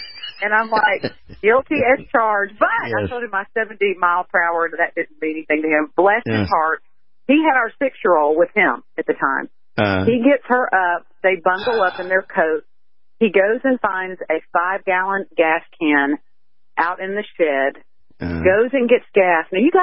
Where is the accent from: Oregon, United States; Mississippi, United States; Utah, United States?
Mississippi, United States; And I am from Mississippi. And so we kind of claim all the Mannings as our own.